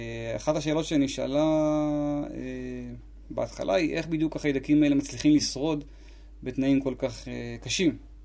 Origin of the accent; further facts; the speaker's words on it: Hulda, Central District, Israel; במקור אני נולדתי בקיבוץ חולדה.